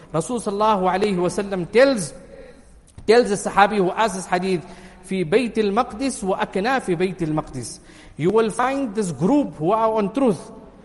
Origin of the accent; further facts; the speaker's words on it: South Africa; That as South African people, we have a unique ability that many people in other parts of the world do not have this privilege.